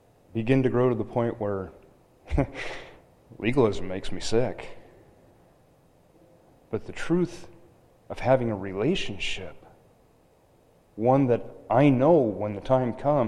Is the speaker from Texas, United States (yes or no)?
no; Corvallis, Oregon, United States; I was basically born in a pew. My parents went to Assemblies of God Church there in Corvallis, and I grew up in the Assemblies of God Church.